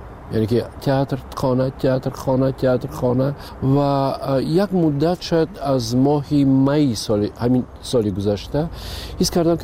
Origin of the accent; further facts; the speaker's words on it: Tajikistan; اما آمدن من وطنم خب پیش از همه تاجیکستان وطن است. بله، این خانه ای من است و مادرم اینجاست، فرزندام اینجاست.